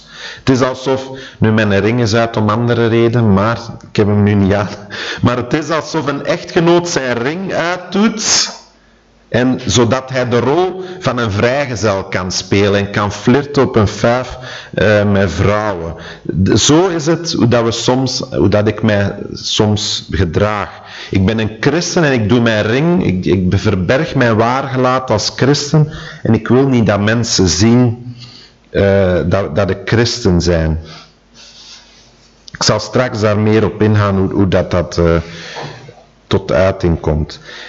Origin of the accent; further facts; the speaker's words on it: Flanders, Belgium; Wij als Vlamingen zijn daar specialist